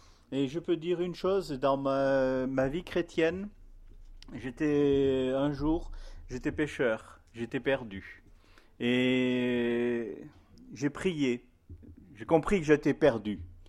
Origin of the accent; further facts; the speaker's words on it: Morocco; born there; je suis né au Maroc. Je suis né dans un pays étranger.